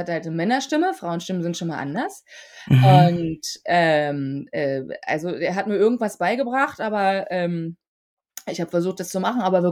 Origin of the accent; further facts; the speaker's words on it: East Germany, Germany; Es war immer so ein bisschen unangenehm zu sagen, ich bin ein Ossi.